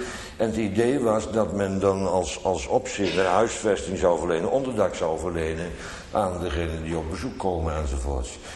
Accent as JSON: {"language": "Dutch", "town": "Bodegraven", "region": "South Holland", "country": "Netherlands", "tie": "born or raised there", "said": "dat wij vroeger in Bodegraven, waar ik opgegroeid ben"}